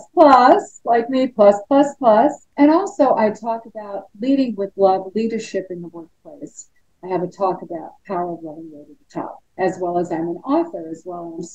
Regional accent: Las Vegas, Nevada, United States; from Las Vegas, Nevada.

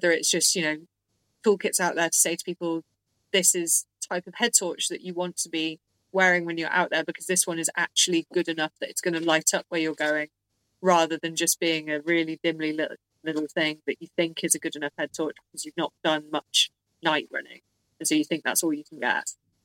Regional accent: Worcester, West Midlands, United Kingdom; where I grew up in Worcester, which is like countryside

